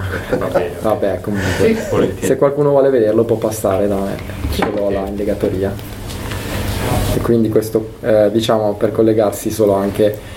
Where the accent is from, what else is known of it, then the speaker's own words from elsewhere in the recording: Ascona, Ticino, Switzerland; A Ascona, dalle mie parti, piace molto.